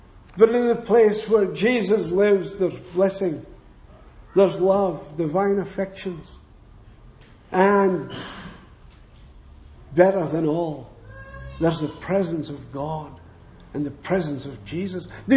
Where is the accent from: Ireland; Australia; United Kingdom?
United Kingdom; Scotland; There's a man came, a laboring brother, to my hometown in Scotland